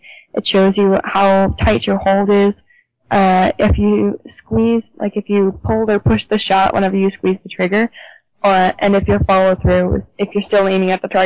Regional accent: Canada; probably still snow on the ground because we're Canadian

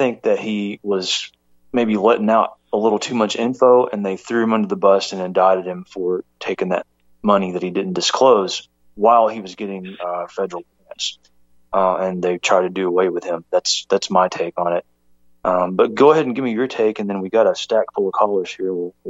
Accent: United States; And I'm pro-American. I'm American all the way.

